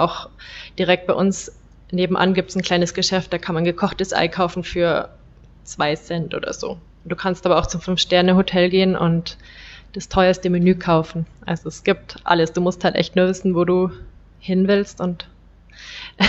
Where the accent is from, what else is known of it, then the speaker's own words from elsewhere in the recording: Bavaria, Germany; ich komme aus Bayern